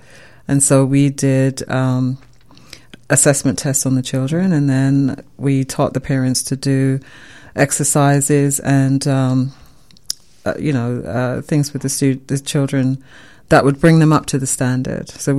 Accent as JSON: {"language": "English", "region": "England", "country": "United Kingdom", "tie": "born or raised there", "said": "I grew up in England, and during school, didn't do well in math"}